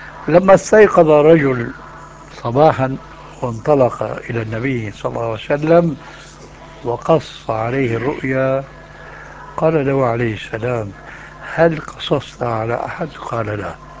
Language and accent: Arabic; Syria; عندنا في سوريا